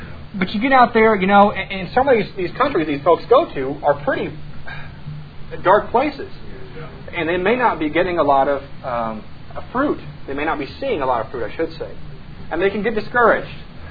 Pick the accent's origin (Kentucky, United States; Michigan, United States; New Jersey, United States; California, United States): Kentucky, United States; Okay, now I'm not up from Texas, so I don't quite understand the Oklahoma-Texas thing, but I am from Kentucky, and we sure don't like Tennessee.